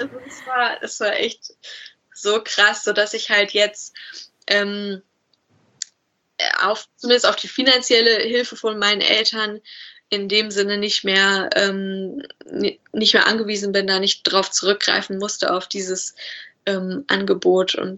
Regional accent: Bielefeld, North Rhine-Westphalia, Germany; ich komme aus Bielefeld, also meine Heimat ist Bielefeld

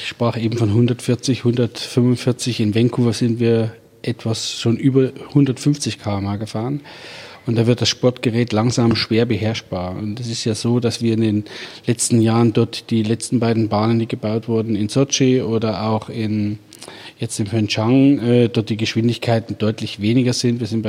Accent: Friedrichroda, Thuringia, Germany; da wo ich herkomme, aus einem kleinen Dorf mit 5.000, 6.000 Einwohnern seinerzeit

